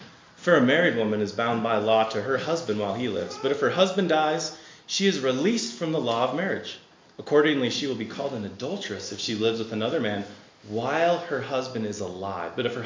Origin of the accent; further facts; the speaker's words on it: Wyoming, United States; My wife and I just love the drive out here. We're from Wyoming. We have to drive like 2 hours to get anywhere, so we love the wide open spaces and feel at home here with you guys.